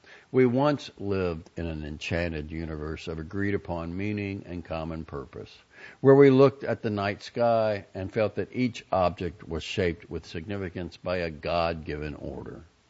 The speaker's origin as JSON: {"language": "English", "town": "Montreal", "region": "Quebec", "country": "Canada", "tie": "born or raised there", "said": "growing up in Montreal around McGill University"}